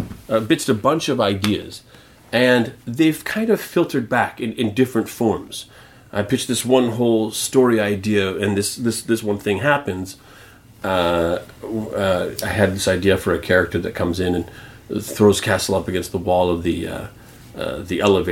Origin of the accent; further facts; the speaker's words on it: Canada; Because I'm Canadian.